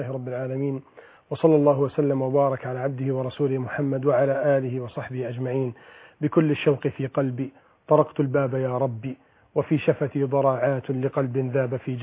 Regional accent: Egypt; بلدنا مصر

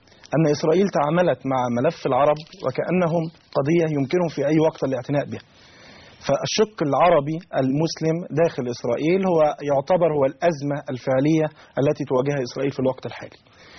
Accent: Monufia Governorate, Egypt

